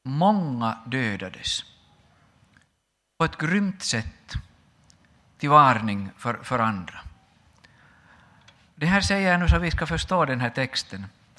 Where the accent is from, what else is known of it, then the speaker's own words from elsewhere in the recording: Finland; Mina tankar går inför den här texten också till mitt hemland i Finland